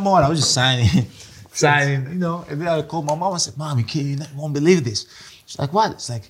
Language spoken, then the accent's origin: English; Greece; English is a second language; moved away as an adult; now in United States; I came from Greece. I didn't know what the cards was about.